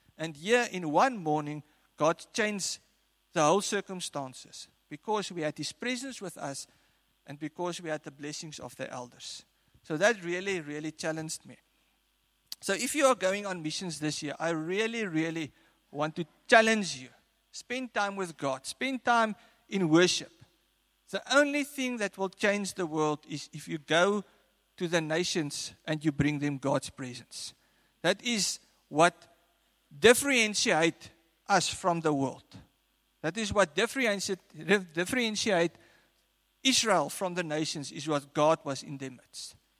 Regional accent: South Africa; we are from South Africa.

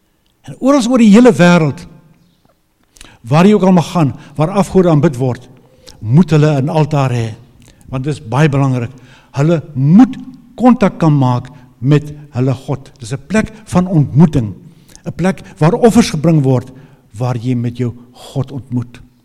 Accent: Eswatini; now in South Africa; ek is gebore en getoe in Swaziland op 'n plaas. Nou nie dink ek is 'n boetie van die plaas nie, ek het daar ontgroei.

